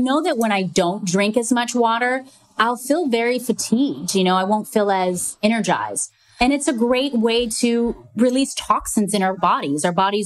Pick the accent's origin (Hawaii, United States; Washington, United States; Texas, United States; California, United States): Hawaii, United States; I only, you know, because I grew up in Hawaii and they do it at luau.